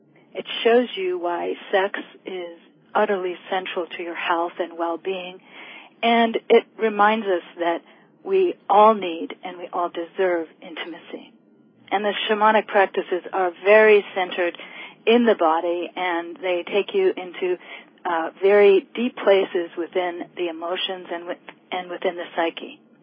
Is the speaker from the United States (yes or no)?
yes; United States; I'm definitely American girl, and I come from the suburbs and from a Jewish family.